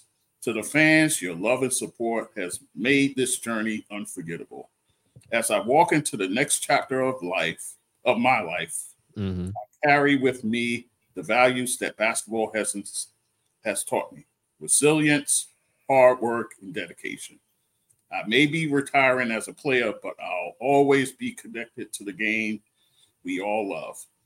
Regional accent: New Orleans, Louisiana, United States; From growing up in New Orleans with a dream of making it to the NBA to having a 15-season career, fulfilling that dream.

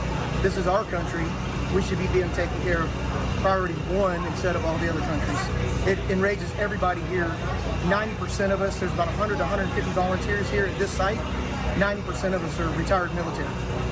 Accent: Nashville, Tennessee, United States; Some of the guys live here in this town. We came from Nashville, Tennessee.

